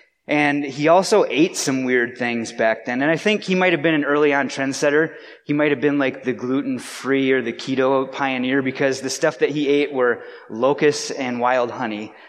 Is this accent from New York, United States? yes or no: no; Wisconsin, United States; And so for me, growing up in Wisconsin, it was very similar to life here in the UP because we had very similar seasons, right?